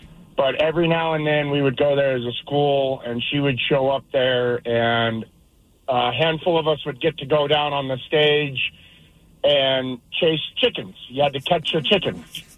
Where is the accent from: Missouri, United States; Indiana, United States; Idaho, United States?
Missouri, United States; Branson; Yes, so I was born and raised in Branson, or around Branson, Missouri